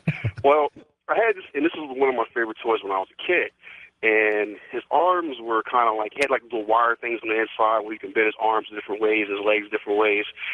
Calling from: Harrisburg, Pennsylvania, United States; I'm calling from Harrisburg, Pennsylvania.

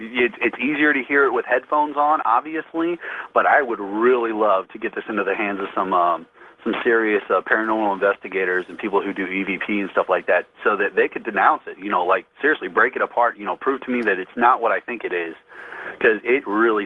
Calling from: St. Louis, Missouri, United States; I'm calling from St. Louis, Missouri, sir.

